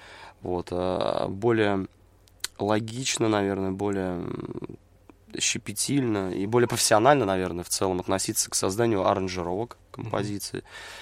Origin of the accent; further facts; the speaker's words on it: Voronezh, Voronezh Oblast, Russia; И состав московский, кроме меня, я из Воронежа.